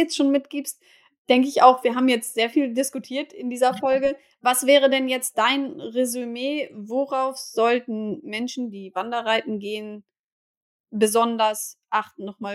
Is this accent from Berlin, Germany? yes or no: no; Bremen, Germany; ich komme übrigens ursprünglich aus Bremen.